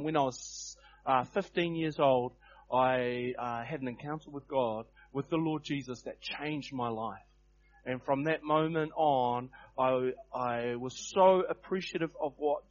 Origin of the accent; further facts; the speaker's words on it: North Island, New Zealand; I'm from the North Island, so don't hold that against me.